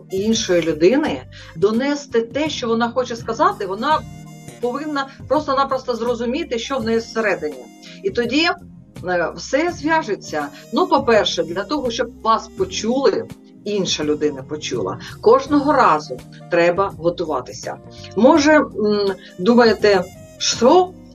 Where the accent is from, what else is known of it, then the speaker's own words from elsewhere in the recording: Odesa, Odesa Oblast, Ukraine; also born or lived in Australia; Народилася я в сонячному місті Одеса. Я одеситка, виросла там, закінчила університет, потім декілька років жила в Австралії.